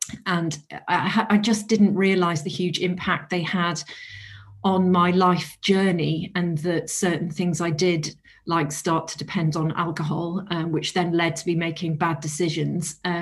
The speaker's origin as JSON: {"language": "English", "region": "Wales", "country": "United Kingdom", "tie": "born or raised there", "said": "I grew up in North Wales near the coast, although it wasn't a particularly beachy area."}